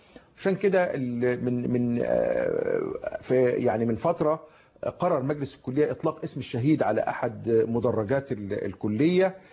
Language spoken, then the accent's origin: Arabic; Egypt; بالنسبة لنا كمصريين، بالنسبة للشعب المصري